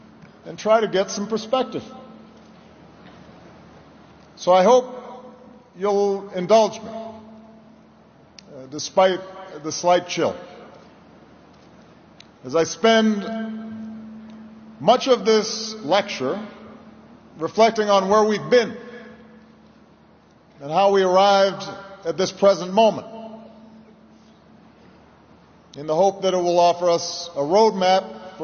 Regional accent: Hawaii, United States; born there; I was born in Hawaii.

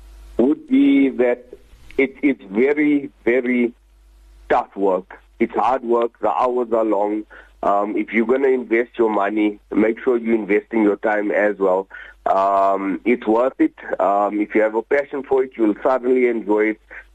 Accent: Benoni, Gauteng, South Africa; I'm originally from Benoni. We grew up around places like Uzma's, Mo's Food Wagon, Mr. Chubb's, Chivago's. These are the type of places we grew up around in Benoni

